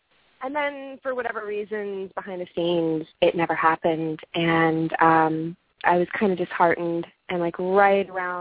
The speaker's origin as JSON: {"language": "English", "town": "Las Vegas", "region": "Nevada", "country": "United States", "tie": "born or raised there", "said": "I grew up half in Vegas, and, you know, when I moved out and moved to L.A., my folks retired to Tahoe."}